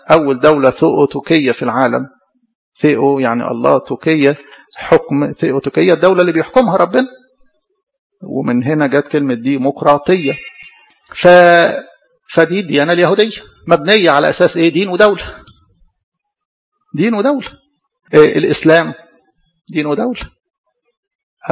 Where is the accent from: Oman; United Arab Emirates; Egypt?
Egypt; احنا بنشترك هنا بحق المواطنة كمصريين